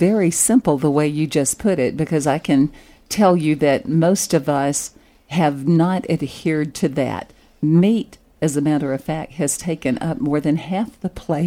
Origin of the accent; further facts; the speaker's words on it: the South, United States; I grew up in the South where we had fried chicken every single Sunday, I think it was.